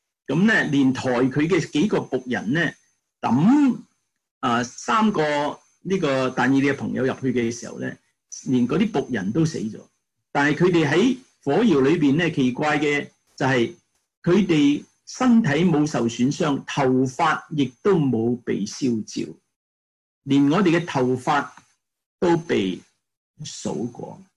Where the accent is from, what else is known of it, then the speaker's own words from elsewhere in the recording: China; 我们中国人就说三千烦恼丝